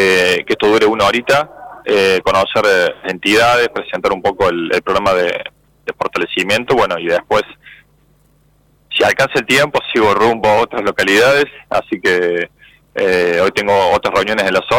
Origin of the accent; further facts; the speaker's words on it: San Justo, Santa Fe, Argentina; En mi caso soy de San Justo